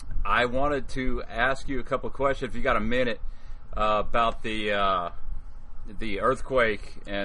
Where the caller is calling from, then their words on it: Lawton, Oklahoma, United States; I'm calling you from Lawton, Oklahoma.